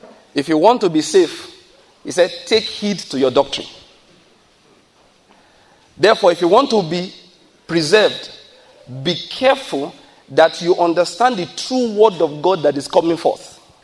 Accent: Ondo, Nigeria; I said, I'm from Ondo State.

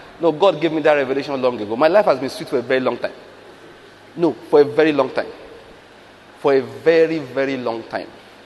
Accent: Nigeria; I'm from Nigeria. This is my first time in the United States.

